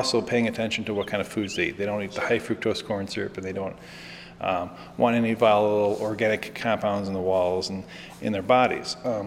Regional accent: Georgia, United States; He was from Arizona and I was from Georgia.

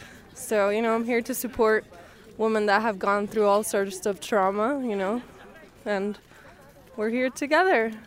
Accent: Puerto Rico; now in Carbondale, United States; I'm from Puerto Rico, but I just moved to Carbondale.

